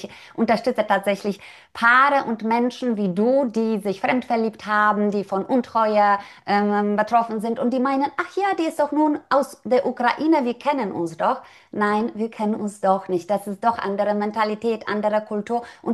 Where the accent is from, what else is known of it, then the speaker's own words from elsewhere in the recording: Poland; now in Germany; Und tatsächlich bin ich gebürtig aus Polen, aber lebe seit vielen Jahren in Deutschland.